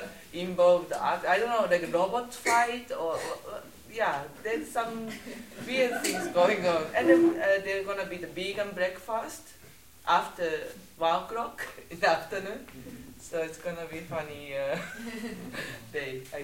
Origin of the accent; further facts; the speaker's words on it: Japan; he's from Paris, France, and I'm from Japan